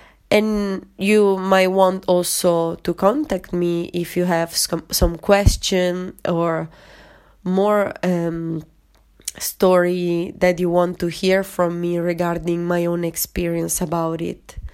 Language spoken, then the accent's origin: English; Italy; first language Italian; English is a second language; my own language, my native language, which is Italian, as well as in English.